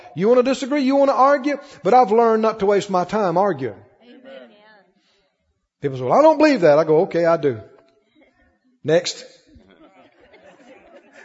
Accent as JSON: {"language": "English", "region": "Mississippi", "country": "United States", "said": "I'm from Mississippi, okay?"}